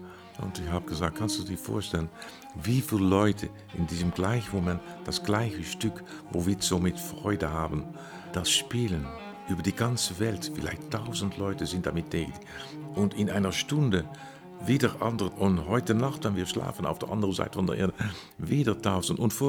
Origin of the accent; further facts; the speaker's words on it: Amsterdam, North Holland, Netherlands; first language Dutch; German is a second language; Bei uns in Amsterdam im Concertgebouw